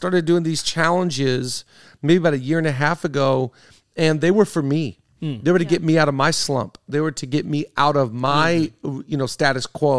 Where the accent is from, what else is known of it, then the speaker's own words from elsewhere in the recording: United States; I you know, because American Airlines, I'm an American guy. I fly American.